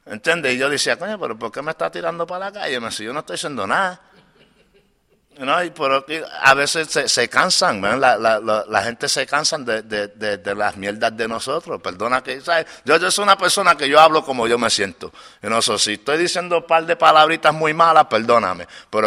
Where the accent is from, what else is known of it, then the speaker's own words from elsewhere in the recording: New York, United States; cuando yo me crié en Nueva York, yo cogí las calles que yo no le tenía miedo a nada.